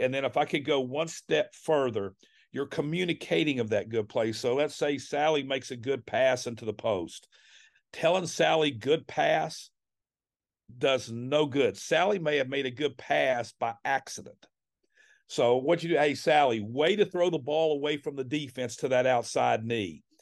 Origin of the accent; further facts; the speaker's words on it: West Virginia, United States; but I grew up in West Virginia.